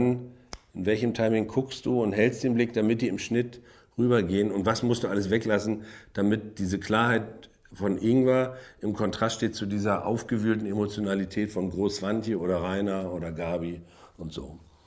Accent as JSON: {"language": "German", "region": "Mecklenburg-Vorpommern", "country": "Germany", "said": "die haben wir bei uns im Süden Mecklenburg."}